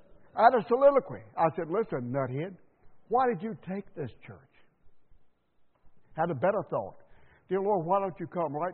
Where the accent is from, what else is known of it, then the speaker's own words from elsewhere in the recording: the South, United States; accent: Southern; she heard my accent. She said, you're from the South. I said, yes.